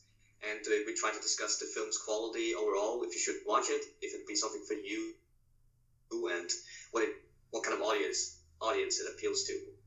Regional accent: Faroe Islands; I'm from Faroe Island.

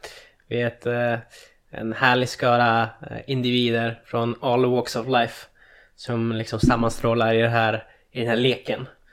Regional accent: Skellefteå, Västerbotten County, Sweden; Jag är uppväxt i Norrland. Skellefteå kommer jag ifrån. 32 bast har jag hunnit fylla.

